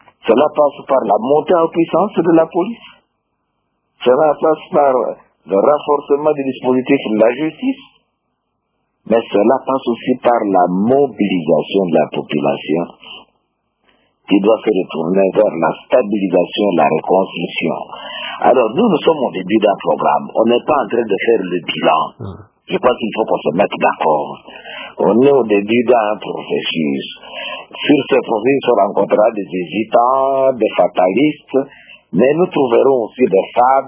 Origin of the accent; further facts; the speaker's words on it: DR Congo; nous sommes Congolais tous.